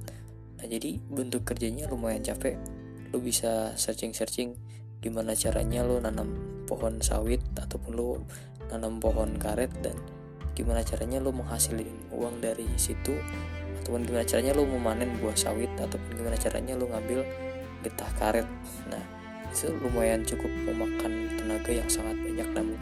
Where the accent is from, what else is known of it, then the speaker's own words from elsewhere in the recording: Merangin, Jambi, Indonesia; daerah gue tinggal pada saat itu gitu, di daerah di kota Jambi, tepatnya di desa C1 Merangin ya. Mungkin hanya sebagian orang yang tahu karena lumayan terpencil tempatnya.